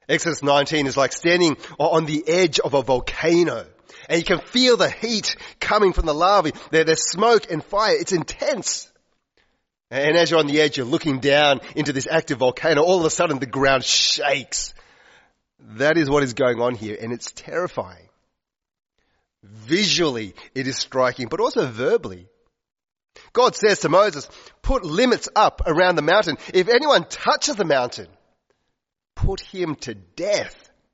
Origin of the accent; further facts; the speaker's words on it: Australia; being Australian does make a difference. It's who we are. It's what's on our passport. It's our citizenship.